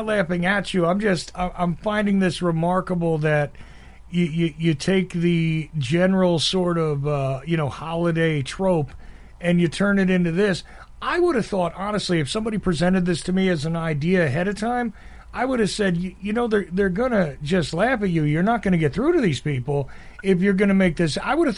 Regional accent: New York, United States; also born or lived in New Jersey; now in Macon, United States; because I'm from New York and New Jersey. I know I'm sitting in Macon, Georgia today, but I'm from that area.

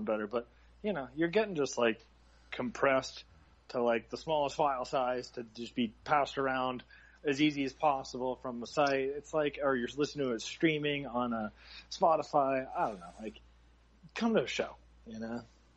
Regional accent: Boston, Massachusetts, United States; now in California, United States; I'm from Boston originally, but yeah, I've lived out here for, you know

